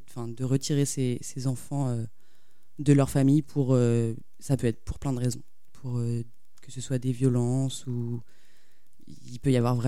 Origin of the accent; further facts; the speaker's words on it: Saint-Calais, Pays de la Loire, France; Je viens du côté de Saint-Calais, à la frontière avec le Loir-et-Cher.